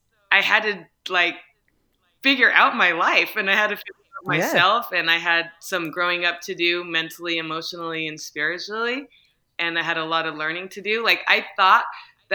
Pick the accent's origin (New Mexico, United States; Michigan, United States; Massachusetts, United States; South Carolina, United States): New Mexico, United States; Santa Fe; I was a walk-on for tennis at the University of New Mexico. I'm from Santa Fe.